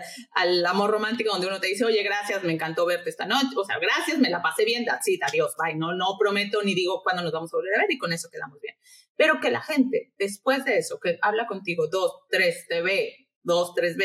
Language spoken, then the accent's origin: Spanish; Mexico; siendo mexicana, viniendo de un lugar donde el reggaetón no es exactamente la música que más escuchamos